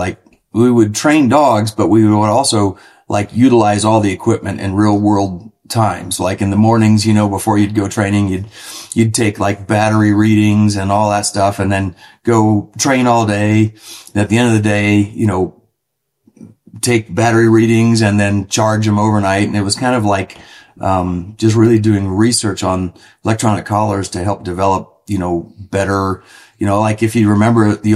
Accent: Chesapeake Bay, United States; Like I grew up on the Chesapeake Bay and then hunted, you know, kind of like field ducks and different things.

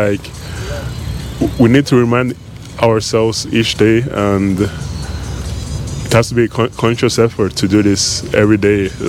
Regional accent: Norway; English is a second language; I'm from Norway.

